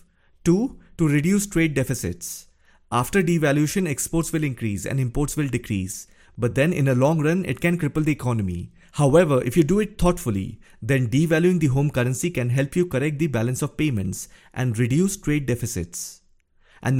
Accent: India; It is a common practice in Kashmir. As an Indian, we are aware of it.

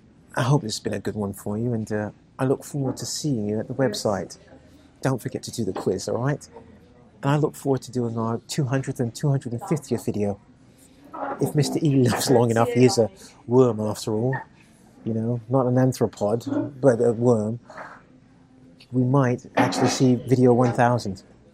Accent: England, United Kingdom; I'm English.

